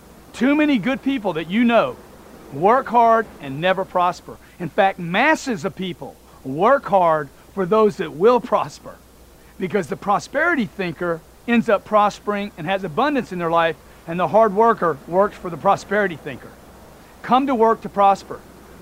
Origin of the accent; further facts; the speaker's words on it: Louisiana, United States; I come from Louisiana where they do a sausage there that most of you would never eat, okay?